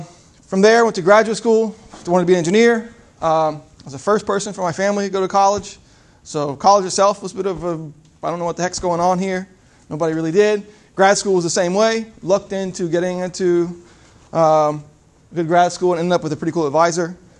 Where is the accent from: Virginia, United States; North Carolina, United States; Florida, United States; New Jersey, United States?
Virginia, United States; I'm actually from Southern Virginia, just south of Richmond.